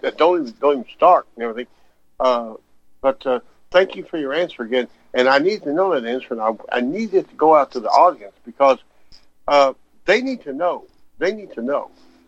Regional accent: Louisiana, United States; I know that you're too young to know about this, but I am from Louisiana in the 1950s.

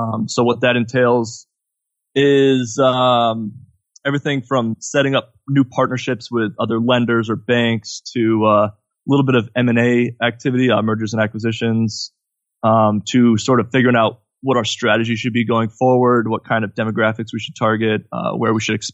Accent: Mission Viejo, California, United States; moved away as an adult; Around like Mission Viejo, if anybody knows the area.

